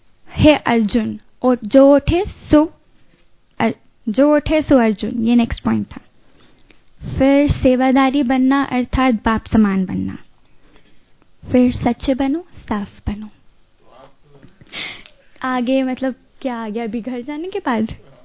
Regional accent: Mumbai, Maharashtra, India; born there; तो हम नॉर्थ में रह चुके हैं, मैं मुंबई में पैदा हुई हूँ, तो मुझे हिंदी आती है और मैं नेवी स्कूल में पढ़ती हूँ।

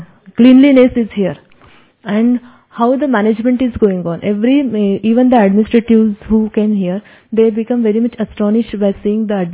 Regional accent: Mumbai, Maharashtra, India; my hometown is Bombay

